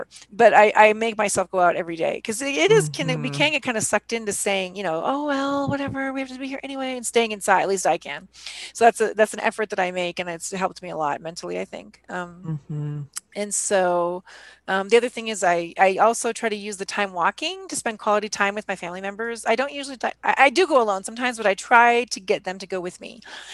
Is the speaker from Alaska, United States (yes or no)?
yes; Alaska, United States; also born or lived in Colorado; which are Alaska, which is my home state, has super high COVID rates. And in Colorado, where I've lived for 25 years, more than 25 years